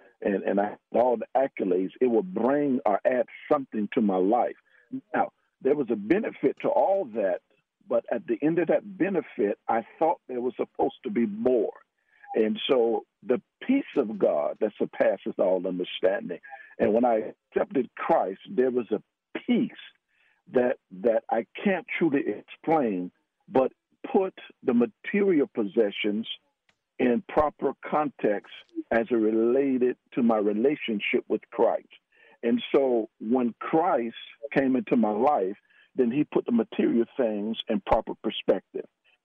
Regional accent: Miami, Florida, United States; now in Texas, United States; Listen, I'm a Floridian. I grew up in Miami, Florida.

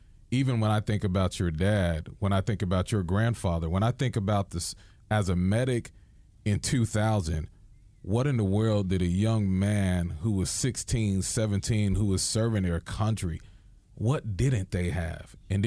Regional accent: New York, United States; especially as a New Yorker, if you will.

